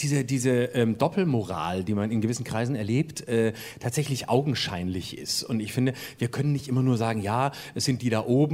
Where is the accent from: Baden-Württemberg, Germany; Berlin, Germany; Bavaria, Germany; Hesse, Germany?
Baden-Württemberg, Germany; Lörrach; Ich bin Badener, ich bin einer von den Guten.